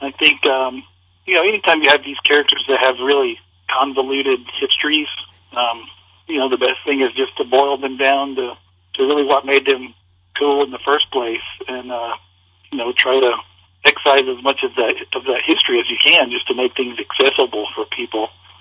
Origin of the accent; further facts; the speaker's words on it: the South, United States; now in Midwest, United States; I grew up in the South, and I live now in the Midwest